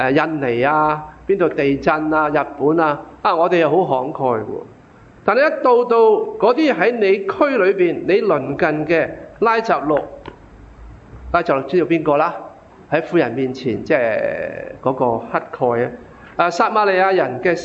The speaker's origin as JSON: {"language": "Chinese", "country": "Hong Kong", "said": "我们香港人呢，有时都看到渐渐变得很凉薄"}